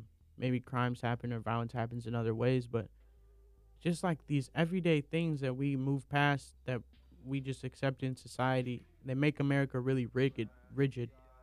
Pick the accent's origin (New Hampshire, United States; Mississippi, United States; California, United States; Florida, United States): California, United States; Alameda; I come from Alameda, California. There's a whole bunch of Asian people, but they're all from different places.